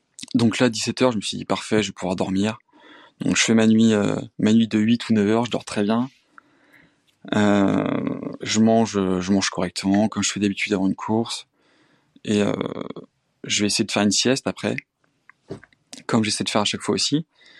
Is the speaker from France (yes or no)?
yes; Réunion, France; Alors que, ouais, quand on est de la Réunion, moi, c'est que des escaliers, hein.